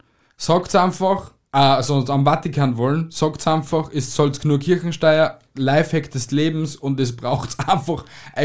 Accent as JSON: {"language": "German", "country": "Austria", "said": "wie du das kennst bei uns in Österreich"}